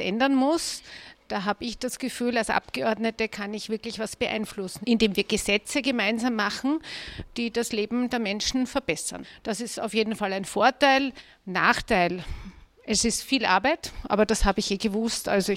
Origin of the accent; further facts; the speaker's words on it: Eichgraben, Lower Austria, Austria; Ich komme aus Niederösterreich, aus Eichgraben, habe dort kandidiert für eine Partei.